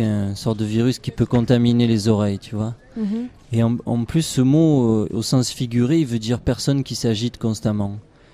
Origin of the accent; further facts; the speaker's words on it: Marseille, Provence-Alpes-Côte d'Azur, France; De Marseille.